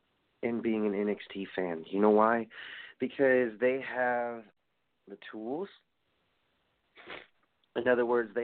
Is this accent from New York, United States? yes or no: yes; New York, United States; there's already plans for WrestleMania 35 next year in my hometown in New York.